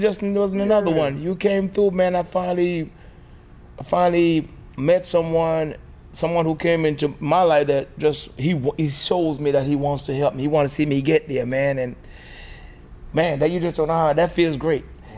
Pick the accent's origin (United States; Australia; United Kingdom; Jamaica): Jamaica; Manchester Parish; I came from Manchester, Jamaica. When you say Jamaica, the average person think of Kingston.